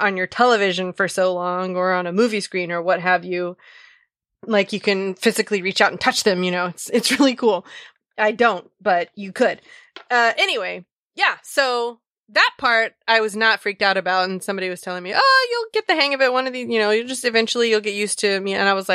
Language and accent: English; Norman, Oklahoma, United States; In Norman, my hometown.